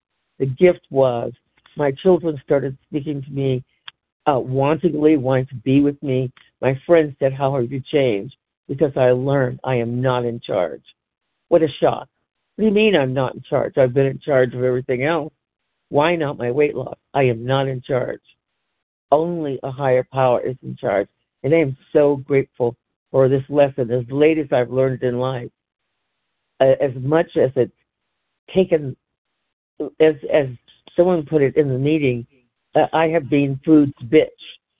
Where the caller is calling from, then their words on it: California, United States; from California.